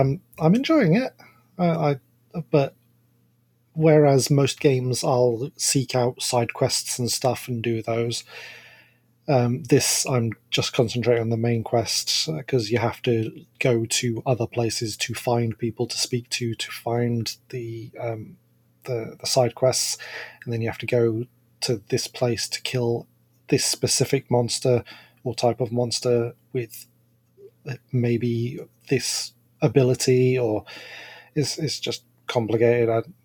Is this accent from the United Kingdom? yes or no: yes; Yorkshire and the Humber, United Kingdom; I'm a Yorkshireman. We're stingy.